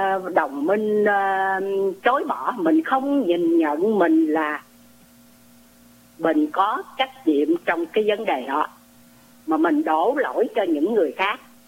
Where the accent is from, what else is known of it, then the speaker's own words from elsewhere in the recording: Southern Vietnam, Vietnam; tôi là người dân miền Nam